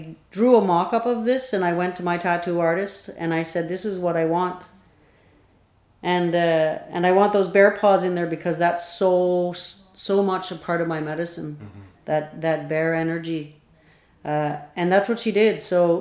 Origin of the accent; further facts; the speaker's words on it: Newfoundland and Labrador, Canada; I grew up in Newfoundland, and my last name's a weird last name, and everybody knew my dad was an Indian